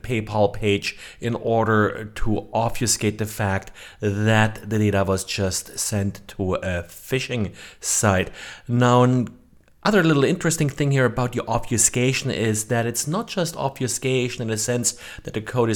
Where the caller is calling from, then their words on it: Jacksonville, Florida, United States; today I'm recording from Jacksonville, Florida.